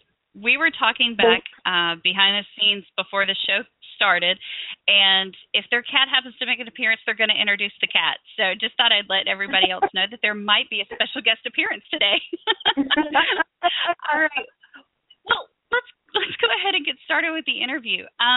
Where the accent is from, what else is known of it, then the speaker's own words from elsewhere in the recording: the South, United States; accent: Southern; So we are all three Southern Belles, and if my Southern accent happens to come out, please do not hold it against me.